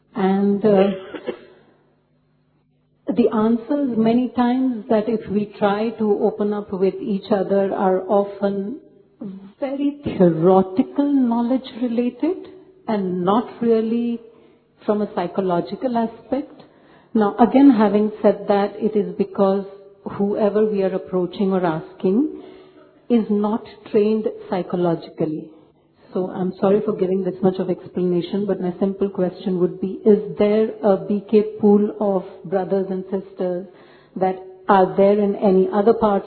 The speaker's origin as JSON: {"language": "English", "country": "India", "tie": "born or raised there", "lives_now": "Thailand", "said": "belonging to an Indian culture, being raised in India, but having lived in Thailand for 30 years"}